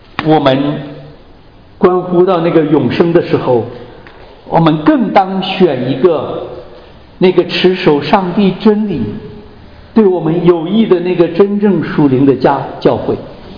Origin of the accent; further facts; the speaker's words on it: China; 我经常讲，我们中国人，我们喜欢选择一个好的学区